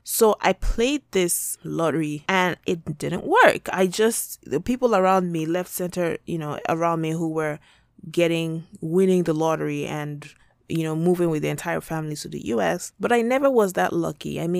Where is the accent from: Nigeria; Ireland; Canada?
Nigeria; moved away as an adult; now in United States; I was born in Nigeria and I grew up there. I went to school there. I graduated from college from Nigeria. It's always been my dream to study abroad.